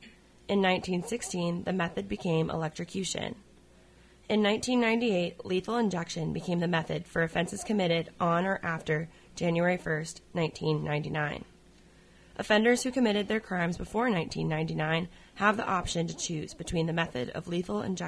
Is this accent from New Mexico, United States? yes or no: no; Tampa, Florida, United States; I am 23 years old, and I am originally from Tampa, Florida.